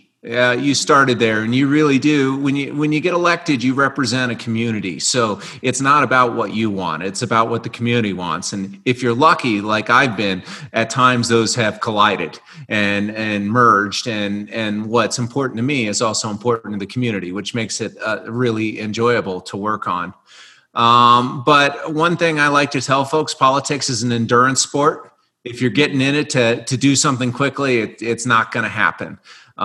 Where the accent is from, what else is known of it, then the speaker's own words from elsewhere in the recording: Midwest, United States; I grew up in the Midwest, so we used to climb on little limestone cliffs back there and go down to West Virginia to places like Seneca and the New River Gorge.